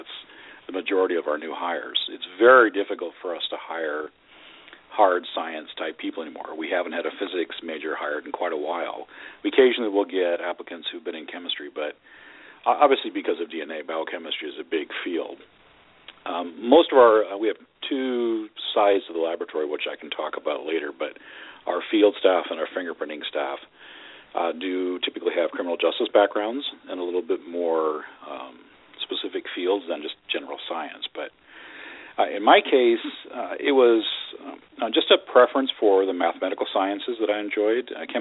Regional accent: Los Angeles, California, United States; also born or lived in Tokyo, Japan; good portion of my childhood in Tokyo, and so we would alternate between Tokyo and Los Angeles. I was born in Los Angeles, and we would go back and forth between the two countries.

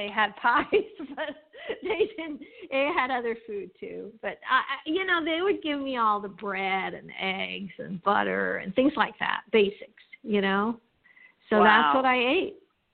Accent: London, United Kingdom; also born or lived in Montreal / California; I grew up in London and Montreal and California. So I'm a British citizen, Canadian citizen, and an American citizen. I'm also Pakistani

